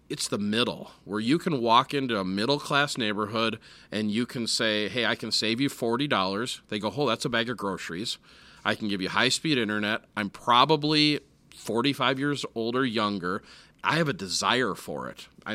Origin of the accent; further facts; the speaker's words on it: Minneapolis, Minnesota, United States; Yeah, you know, I grew up in Minneapolis.